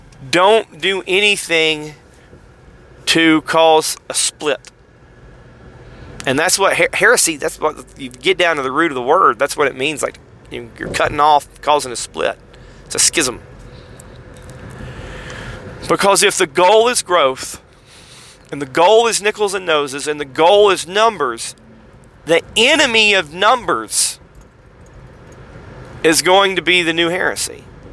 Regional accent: United States; I know we're American rugged individualists.

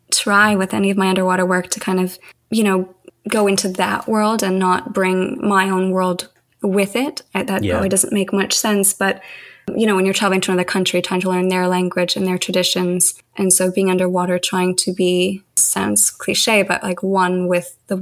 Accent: Calgary, Alberta, Canada; I grew up in Calgary surrounded by world-class mountains

